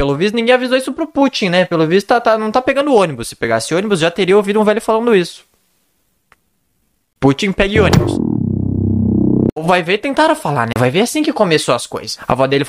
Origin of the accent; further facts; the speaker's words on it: South Region, Brazil; E eu sou do Sul, não conheço o time de futebol, desculpa.